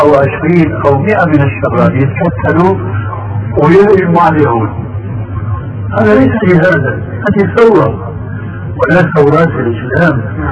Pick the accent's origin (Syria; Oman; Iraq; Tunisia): Syria; يقولون عندنا في سوريا عين ما بتقاوي مخرا. عندنا في سوريا